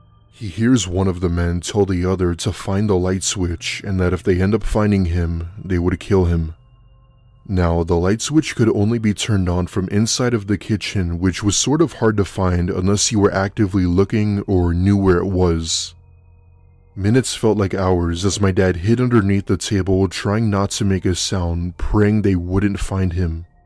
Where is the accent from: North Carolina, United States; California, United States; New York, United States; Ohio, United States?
Ohio, United States; Cincinnati; I worked as a waitress at a local diner in my hometown of Cincinnati, Ohio. Don't even get me started with the Ohio jokes.